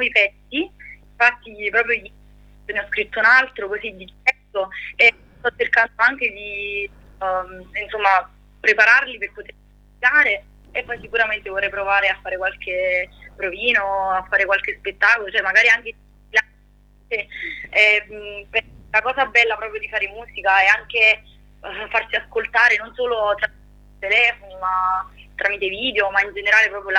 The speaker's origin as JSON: {"language": "Italian", "region": "Campania", "country": "Italy", "said": "Sono di un paesino vicino Caserta, a Campania."}